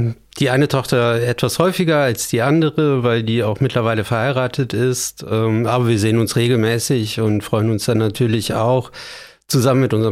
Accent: Beuel, North Rhine-Westphalia, Germany; born there; 1969 hast du gesagt, bin ich geboren worden, paar Tage vor der kommunalen Neugliederung, deswegen steht in meinem Ausweis als Geburtsort Beuel und nicht Bonn-Beuel, wie es heute der Fall wäre. Ja, habe dann 2 Jahre in Oberpleis gewohnt

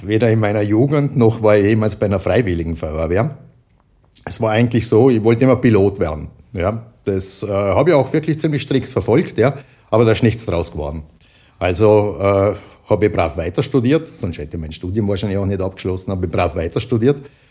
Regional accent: Vorarlberg, Austria; now in Vienna, Austria; Ich bin ein Vorarlberger, aber ich habe ja im Zuge meines langjährigen Wien-Aufenthalts, ich bin jetzt nämlich schon seit 40 Jahren in Wien, ja praktisch Hochdeutsch gelernt

